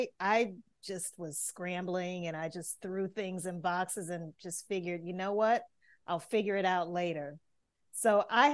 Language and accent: English; Louisiana, United States; I'm originally from Louisiana.